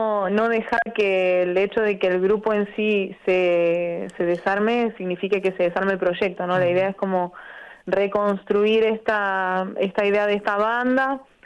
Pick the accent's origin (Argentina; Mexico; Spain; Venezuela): Argentina; now in Brazil; soy argentina, canto en español